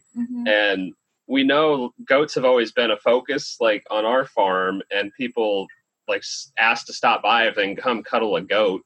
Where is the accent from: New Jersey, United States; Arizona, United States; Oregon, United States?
Arizona, United States; Phoenix; Well, so we both were born and raised in the Phoenix metropolitan area. So we came from, you know, the big desert city out in Arizona.